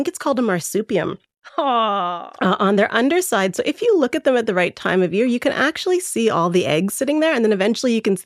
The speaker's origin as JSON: {"language": "English", "country": "Canada", "tie": "born or raised there", "said": "which was safer where I grew up, because I grew up in Canada. There's not really any venomous snakes where I lived."}